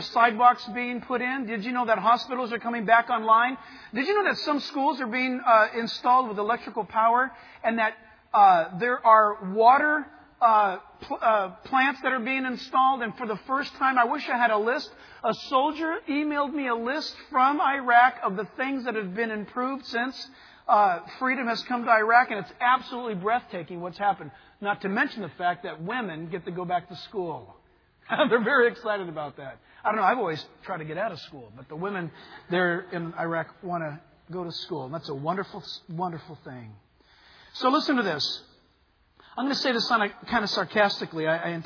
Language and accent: English; United States; Now, as an American, we find that highly offensive.